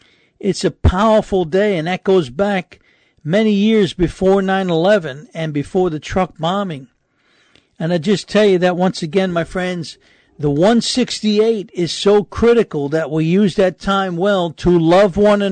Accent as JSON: {"language": "English", "region": "New York", "country": "United States", "tie": "born or raised there", "said": "Growing up in New York, that was a great treat, and my dad did that."}